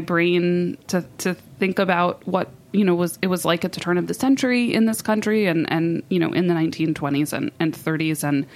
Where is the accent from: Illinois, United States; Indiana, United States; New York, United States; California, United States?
New York, United States; New York City; because growing up in New York City, I remember listening to it as even a preteen.